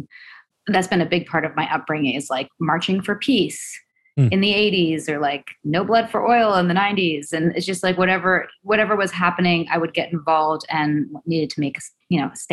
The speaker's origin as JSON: {"language": "English", "region": "West Coast", "country": "United States", "said": "But I'm from the West Coast. So the sort of alternative hippie crunchy thing is definitely part of my background."}